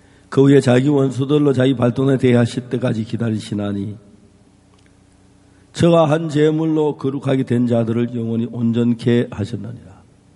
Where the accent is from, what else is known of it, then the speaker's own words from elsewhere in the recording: Gyeongsang, South Korea; now in Gwangju, South Korea; 제가 경상도 사람인데